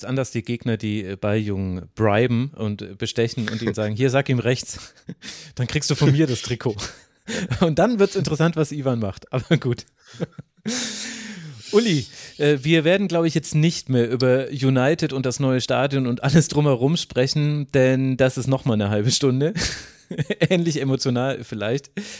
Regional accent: Bavaria, Germany; Ich komme ja aus Mittel- bzw. Unterfranken.

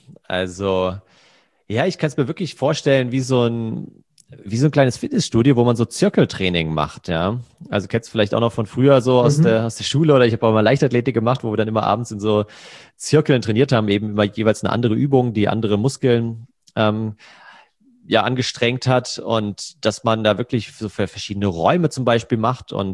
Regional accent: Hesse, Germany; in der Nähe von Frankfurt, wo ich herkomme

